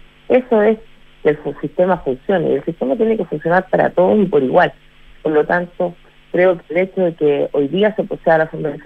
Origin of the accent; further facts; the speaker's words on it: Chile; todos nos sentimos defraudados como chilenos de que ocurran hechos como este